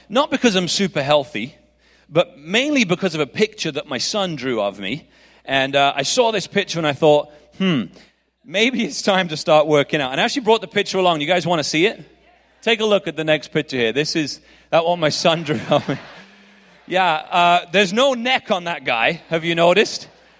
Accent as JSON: {"language": "English", "region": "England", "country": "United Kingdom", "accent": "English", "said": "My accent, if you're wondering, it's an English accent. So if you're wondering, is he from Australia? Is he from New Zealand? It's English."}